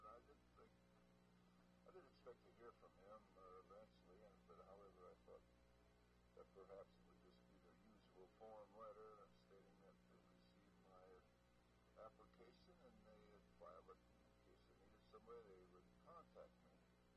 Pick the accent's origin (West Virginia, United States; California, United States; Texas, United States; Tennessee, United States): California, United States; Pasadena; born there; I was born in Pasadena, California, February 26, 1912.